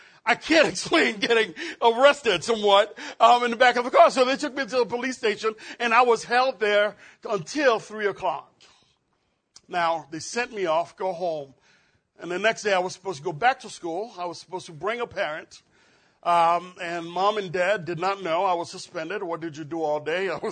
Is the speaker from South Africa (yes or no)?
no; Haiti; As a young kid growing up in Haiti, I would grab a couple of cans, a couple of my friends, and we would begin to play.